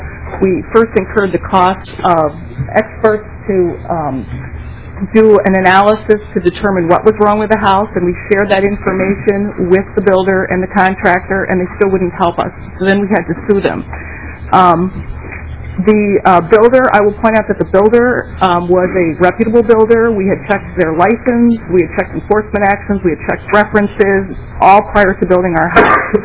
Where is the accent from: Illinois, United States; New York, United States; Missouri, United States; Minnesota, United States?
Minnesota, United States; Shorty; I'm from Shorty, Minnesota.